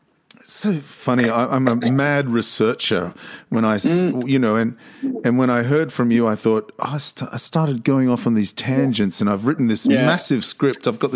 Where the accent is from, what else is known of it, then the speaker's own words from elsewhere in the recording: Australia; And being Australian